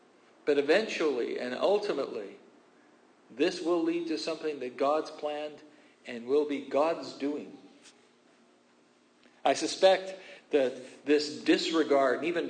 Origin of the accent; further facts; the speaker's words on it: Kamloops, British Columbia, Canada; When I was growing up in Kamloops, I was in the scouting movement.